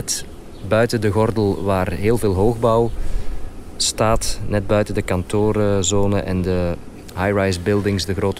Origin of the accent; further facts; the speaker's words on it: Belgium; Als Belg die in het buitenland gewoond heeft, worstel ik daar zelf nog altijd mee van, wat is nu thuis?